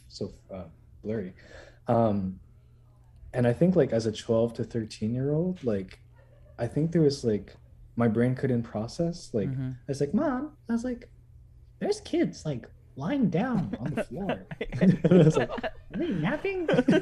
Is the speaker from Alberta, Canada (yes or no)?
no; Toronto, Ontario, Canada; also born or lived in Philippines; I was born and raised here in Toronto, but like the time spent in the Philippines was Quezon City, Pasig, huge metropolitan areas.